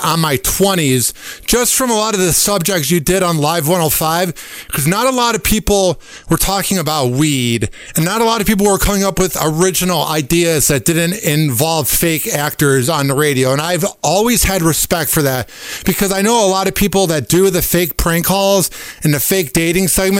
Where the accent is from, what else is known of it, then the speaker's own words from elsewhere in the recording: Illinois, United States; So growing up in Illinois, I listened to Man Cow and all these shows growing up in Illinois.